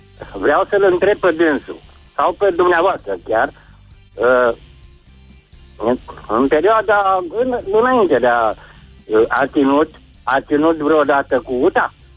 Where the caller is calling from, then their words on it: Caransebeș, Caraș-Severin, Romania; Sunt din Caransebeș